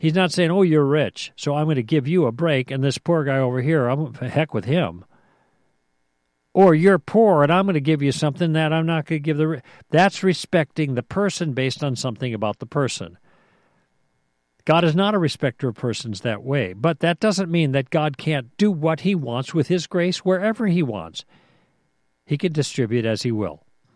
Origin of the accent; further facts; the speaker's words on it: United States; It's because I'm an American.